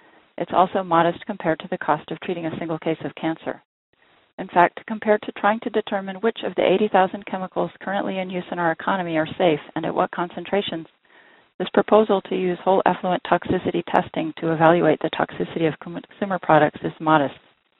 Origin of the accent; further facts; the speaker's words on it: Portland, Oregon, United States; I'm from Portland, Oregon.